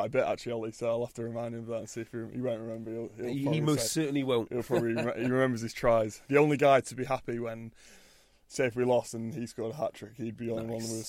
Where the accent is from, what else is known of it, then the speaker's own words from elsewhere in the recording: Lytham, North West England, United Kingdom; I grew up in Lytham, literally 2 minutes round the corner from Fylde Rugby Club. So that's always been my home rugby club, and went to school in Blackpool. So, yeah, I'm a fairly local lad.